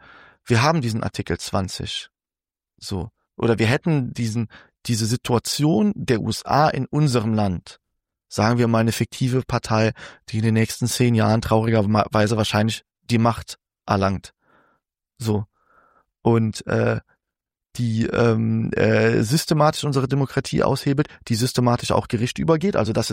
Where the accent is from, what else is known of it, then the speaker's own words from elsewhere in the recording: Germany; ich als Deutscher, so, ne, und ich meine, ich bin Linker